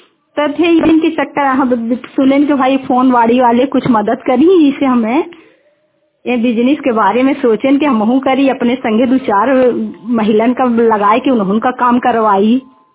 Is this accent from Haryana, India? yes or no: no; Jhansi, Uttar Pradesh, India; हम झांसी से हैं।